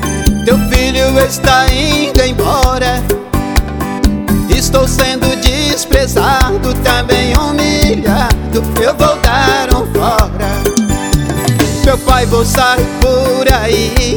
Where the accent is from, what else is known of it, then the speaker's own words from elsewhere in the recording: Itajubá, Minas Gerais, Brazil; Alô, Itajubá, minha terra natal. Vou mandar um abraço para todos os meus conterrâneos na minha querida Itajubá.